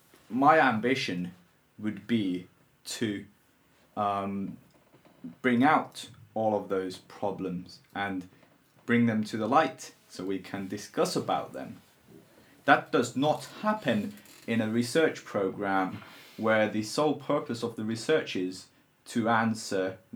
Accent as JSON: {"language": "English", "country": "Finland", "said": "So let's take me. I'm from Finland. There's around 5 million people."}